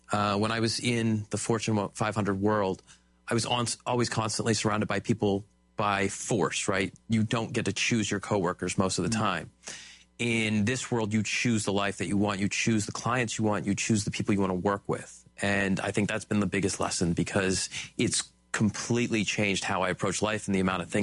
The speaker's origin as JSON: {"language": "English", "town": "Boston", "region": "Massachusetts", "country": "United States", "tie": "born or raised there", "moved": "as an adult", "lives_now": "Boise, United States", "said": "I grew up in Boston and then was recruited by Weyerhaeuser to Boise."}